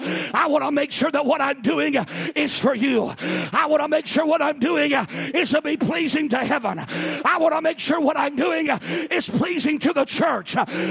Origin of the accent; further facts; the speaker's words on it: Columbus, Ohio, United States; also born or lived in San Diego, United States; I was in San Diego, California, and my dad, we were just a different breed. And I was raised in Columbus, Ohio. We were like the Beverly Hillbillies that went to California.